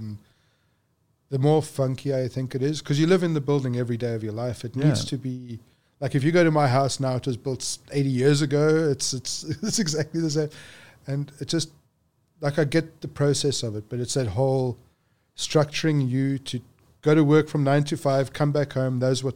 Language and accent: English; South Africa; moved away; As a man growing up in South Africa, we are taught that you're a provider and that's the end of it.